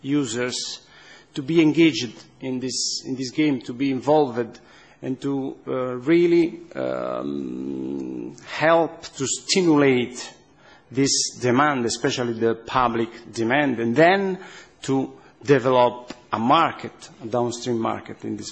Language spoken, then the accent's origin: English; Basilicata, Italy; English is a second language; I'm from Basilicata region.